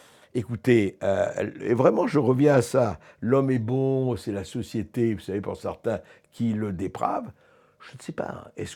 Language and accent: French; Paris, Île-de-France, France; parce que moi je suis parisien aussi, je vois.